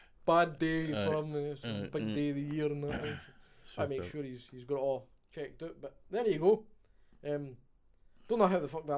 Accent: Scotland, United Kingdom; But the fact that we are Scottish

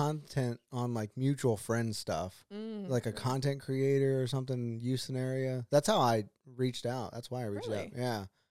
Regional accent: Texas, United States; Yeah. I'm a Texan, born and raised. But Austin's a lot better than this area.

